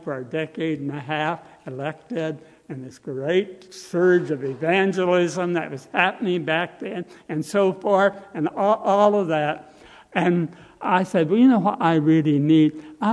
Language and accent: English; Indiana, United States; Lord Naylor of Indiana, my home state, sent me a certificate of ministry